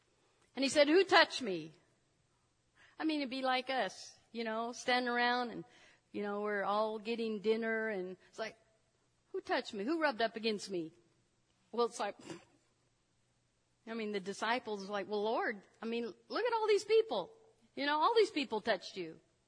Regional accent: Idaho, United States; Well, I grew up in Idaho. We did lots of fishing, and, you know, my dad had a boat, and there's an anchor in the boat.

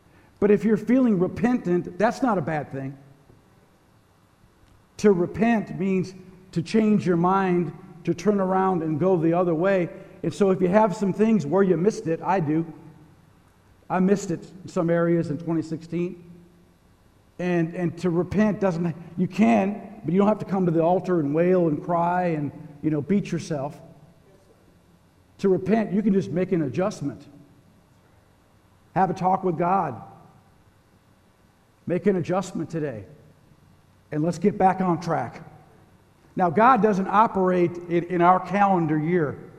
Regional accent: St. Paul, Minnesota, United States; now in Augusta, United States; I never dreamed I'd be pastoring in Augusta, Georgia. You know, growing up in St. Paul, I never had any idea I'd be living here and pastoring, married with four kids

